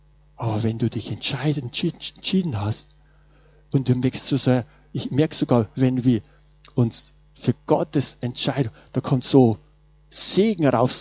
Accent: Bavaria, Germany; ich komme ja aus Bayern raus und sollen sagen, auch ins kleine Dorf

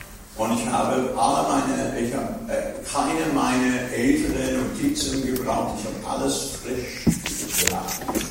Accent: United States; German is a second language; now in Germany; bin sogar gar nicht deutschen Abstammung. Ich bin irisch. Ja. Und noch schlimmer, ich bin Amerikaner. Ja. Aber ich bin in diesem Land, weil Gott mich gerufen hat. Ich bin gesandt von Gott nach Deutschland.

